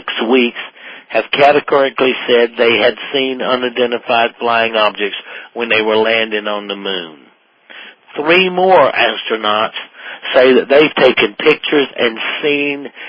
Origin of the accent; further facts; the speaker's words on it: South Carolina, United States; I come from South Carolina, you know, Darlington Speedway.